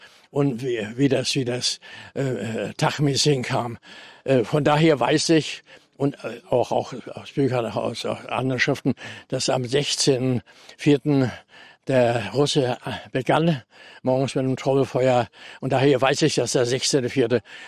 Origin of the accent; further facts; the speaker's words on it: Mecklenburg-Vorpommern, Germany; Und ich war aus Mecklenburg